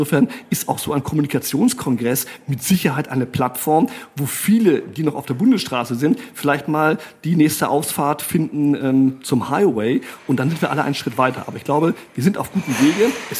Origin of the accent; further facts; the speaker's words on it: Brazil; auch jemand mit einer gewissen Leichtigkeit gesegnet durch meine Jugend in Brasilien